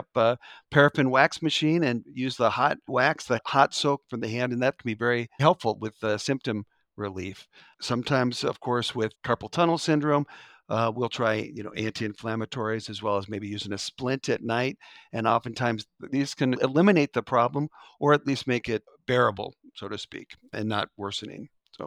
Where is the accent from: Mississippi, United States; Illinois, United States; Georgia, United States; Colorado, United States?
Colorado, United States; moved away as an adult; I'm in the Midwest because I came from Colorado to go to med school in Michigan.